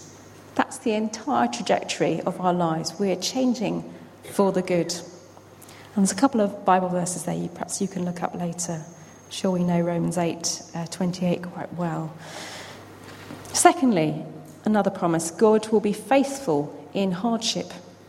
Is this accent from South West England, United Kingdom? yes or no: yes; Gloucester, South West England, United Kingdom; Bishop Hooper was burnt at the stake in Gloucester, which is my hometown.